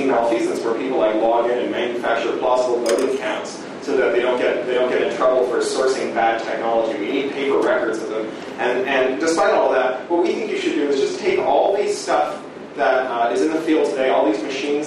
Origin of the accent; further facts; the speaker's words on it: Canada; The American Electronic Frontier Foundation, although I hasten to point out that I'm Canadian.